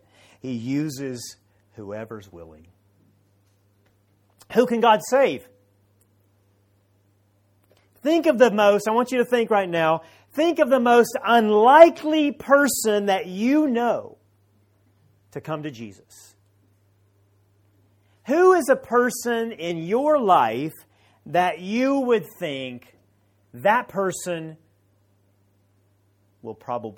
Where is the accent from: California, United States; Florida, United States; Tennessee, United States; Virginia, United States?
Tennessee, United States; I'm not from Hong Kong. I'm from the mountains of Tennessee. How did I get from there to here?